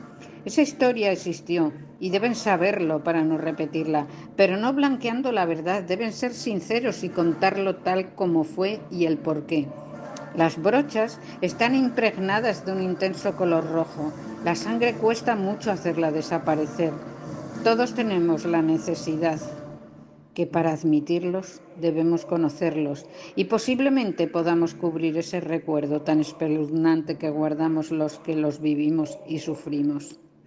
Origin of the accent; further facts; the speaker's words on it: Basque Country, Spain; Somos vascos y hemos sufrido tanto